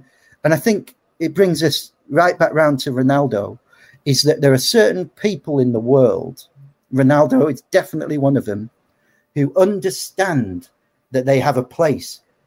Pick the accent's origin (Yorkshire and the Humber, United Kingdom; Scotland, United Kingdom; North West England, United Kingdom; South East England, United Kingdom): North West England, United Kingdom; Macclesfield; And I'm like, are you fucking serious? I'm from Macclesfield. I'm definitely coming to London.